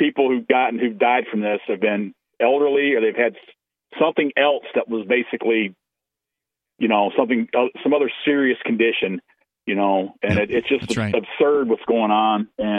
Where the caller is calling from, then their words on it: Grand Rapids, Michigan, United States; Grand Rapids, Michigan.